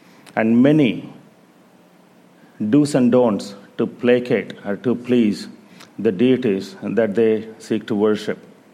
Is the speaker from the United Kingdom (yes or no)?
no; India; growing up in India, India is, as you know, is a very religious nation